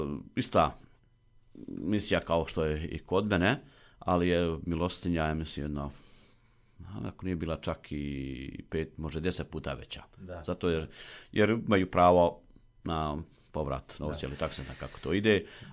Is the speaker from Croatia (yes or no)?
no; Rama, Federation of Bosnia and Herzegovina, Bosnia & Herzegovina; porijeklom sam, rodom sam iz u Bosni i Hercegovini, u mjesto Rama.